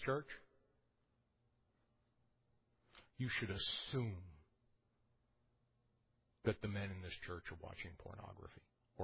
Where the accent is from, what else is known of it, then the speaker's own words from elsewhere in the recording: New York City, New York, United States; When I was growing up in New York City, Times Square was a hellhole.